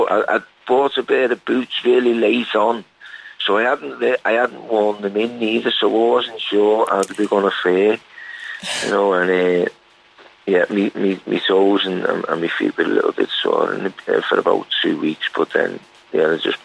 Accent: Liverpool, North West England, United Kingdom; now in London, United Kingdom; obviously, I'm from Liverpool, but I live in London

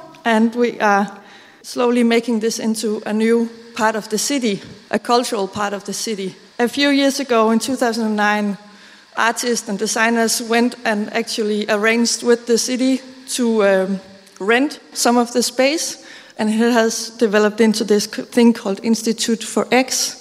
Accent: Aarhus, Central Denmark Region, Denmark; I am from Aarhus. I'm part of this team called Active Citizenship in the Department of Technical Services in Aarhus.

